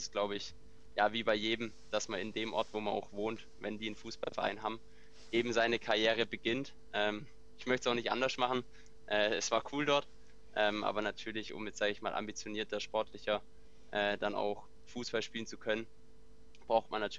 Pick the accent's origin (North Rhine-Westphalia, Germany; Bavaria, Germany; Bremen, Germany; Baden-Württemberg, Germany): Baden-Württemberg, Germany; Rot am See; bei meinem Heimatverein begonnen, in Rot am See, dort wo ich herkomme